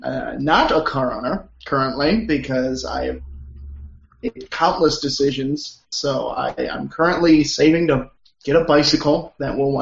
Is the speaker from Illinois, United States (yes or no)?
yes; Illinois, United States; I grew up in Illinois my entire life.